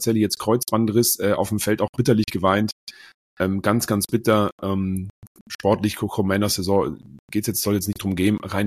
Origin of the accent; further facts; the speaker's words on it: Berlin, Germany; Und Berlin ist ja auch meine Heimat